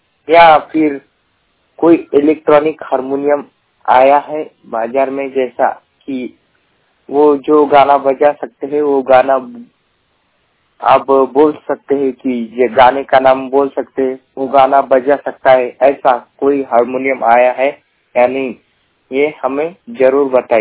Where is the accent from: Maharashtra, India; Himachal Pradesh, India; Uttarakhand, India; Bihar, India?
Maharashtra, India; Jalna; मेरी स्कूल पहली से दसवीं तक जालना में हुई है और ग्यारहवीं बारहवीं हमारे गांव में हुई है